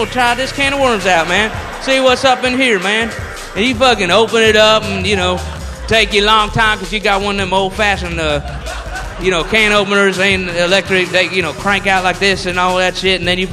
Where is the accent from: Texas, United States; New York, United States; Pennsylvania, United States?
Texas, United States; El Paso; from El Paso, Texas. Born and raised. Yeah, what do you mean my accent's funny to you?